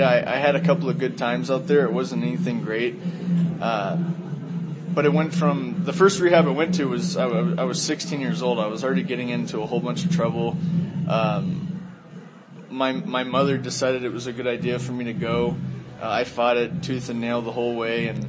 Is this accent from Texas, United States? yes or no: no; Florida, United States; and I'm from Florida, so that was like, you know, 4 hours away from where I grew up.